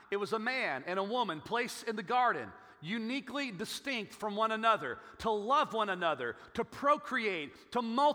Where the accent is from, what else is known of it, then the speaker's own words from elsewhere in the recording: Chicago, Illinois, United States; some of my very, very best friends growing up in Chicago, they were of the black race.